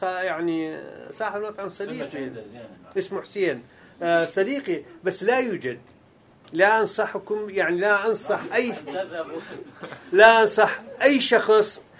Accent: Mosul, Nineveh, Iraq; أنا من الموصل عندنا أكلات خاصة بالموصل.

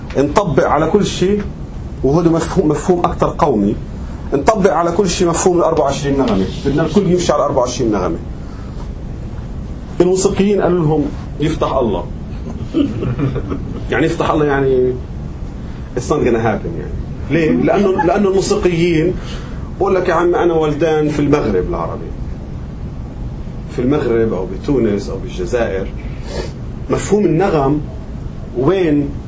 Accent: Palestine; لما انا بدي اجي كفلسطيني مثلا بدي اجي اغني البيات المرجعيه تبعتي

